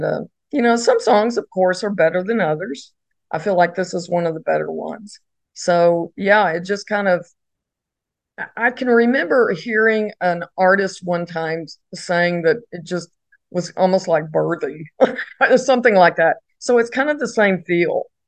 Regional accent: Texas, United States; And I started off really, I grew up in Texas, which of course in Texas, it's country music.

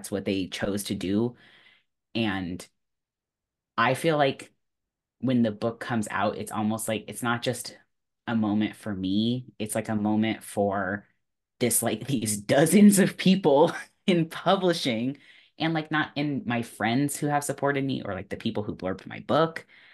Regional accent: Oregon, United States; now in Brooklyn, United States; But I'm from Oregon. I live in Brooklyn now, but I'm from Oregon, and there's only one baseball team in the entire Pacific Northwest, and it's the Mariners.

